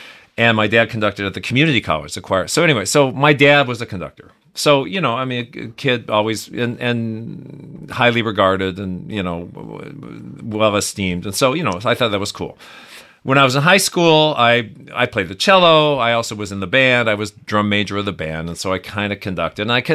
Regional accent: Phoenix, Arizona, United States; I get a job actually back in my hometown in Phoenix, Arizona

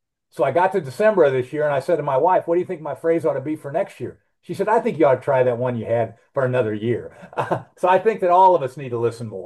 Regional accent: DeSoto, Kansas, United States; They think you have a different message to people who live in my hometown of DeSoto than you do the people who live in North City or in Kansas City.

